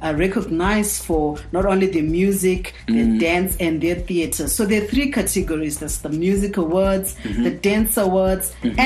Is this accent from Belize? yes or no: yes; Big Falls, Toledo District, Belize; She's actually from my hometown, Big Falls.